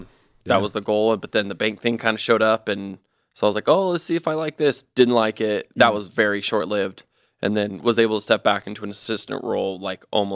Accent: Meridian, Idaho, United States; I was just in my hometown, Meridian, Idaho, is where I'm from.

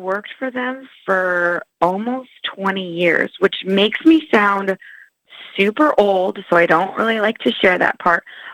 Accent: Salem, Oregon, United States; all of Oregon was taken up for franchising, and that's where he and I are from. I'm from Salem.

